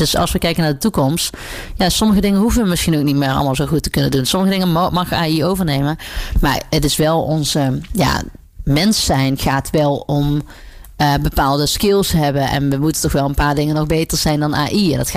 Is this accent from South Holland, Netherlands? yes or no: no; Venlo, Limburg, Netherlands; moved away as an adult; now in Amsterdam, Netherlands; Nou, nu kom ik dus uit Venlo. Ik woon in Amsterdam. Ben 30 jaar geleden naar Amsterdam verhuisd.